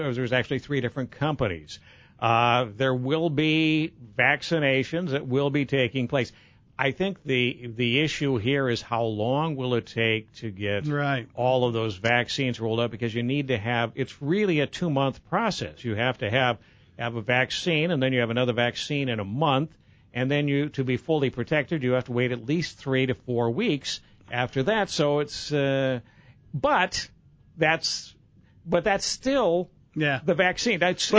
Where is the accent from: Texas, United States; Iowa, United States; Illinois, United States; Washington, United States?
Iowa, United States; Decorah; I grew up in Decorah. Decorah Decorah felt like home when I lived there, but that's a long time ago.